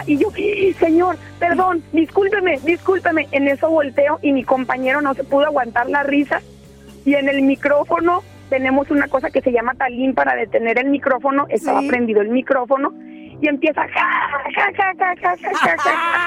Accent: Guadalajara, Jalisco, Mexico; Yo soy de acá de Guadalajara y ajá, soy payasita de fiestas infantiles.

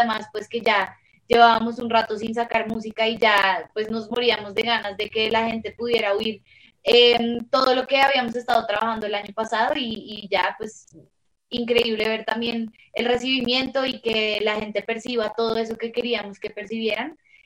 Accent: Colombia; somos súper colombianas

